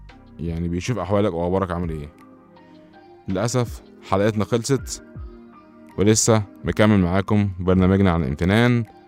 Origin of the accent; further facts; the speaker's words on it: Egypt; وزي ما بيقولوا عندنا في مصر هتنام نوم عميق